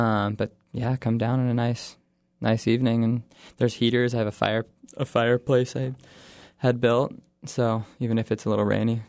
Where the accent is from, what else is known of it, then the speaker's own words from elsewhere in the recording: Juneau, Alaska, United States; I grew up in Juneau, and I've always enjoyed cooking and making food.